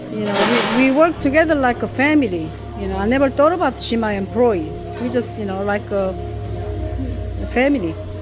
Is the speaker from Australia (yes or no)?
no; South Korea; English is a second language; now in United States; Well, I'm from Korea. Coming in here, trying to go to school